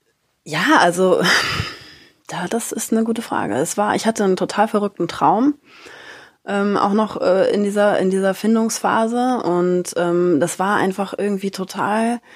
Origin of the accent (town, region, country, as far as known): Rostock, Mecklenburg-Vorpommern, Germany